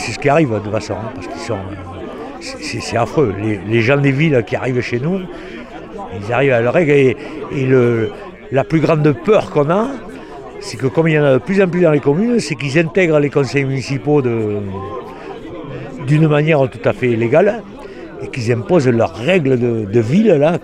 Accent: Nouvelle-Aquitaine, France; On est des Landais, donc à partir de là, notre terre nous offre tous nos plaisirs, à savoir la chasse, la pêche, la fête, l'océan à 8 km.

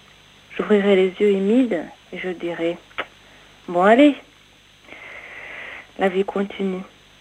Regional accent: Rwanda; now in France; j'habite dans la Drôme et je viens du Rwanda. Et j'avais 19 ans en 1994.

